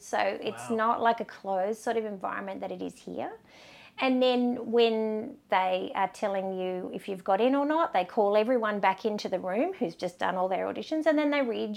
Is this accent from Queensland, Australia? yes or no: no; Canberra, Australian Capital Territory, Australia; No, I grew up in Canberra.